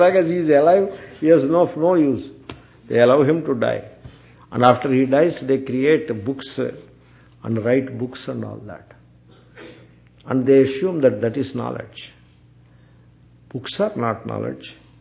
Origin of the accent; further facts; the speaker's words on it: Telangana, India; I am an Indian Swami from South India, Andhra Pradesh, a Telangana Swami, that too. Not Samaikya Andhra Swami. Telangana. I am a Telangana Swami.